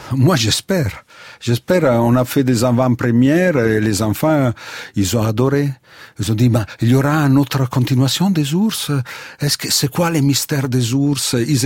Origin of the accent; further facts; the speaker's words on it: Italy; French is a second language; Que moi, je suis italien, évidemment, c'est très important, parce que ça fait partie de mes racines